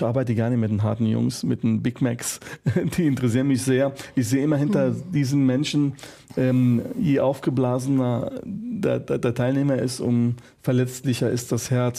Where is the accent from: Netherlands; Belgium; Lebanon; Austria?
Lebanon; now in Germany; Ich präge den Satz, Libanon ist meine Heimat, Deutschland ist mein Zuhause.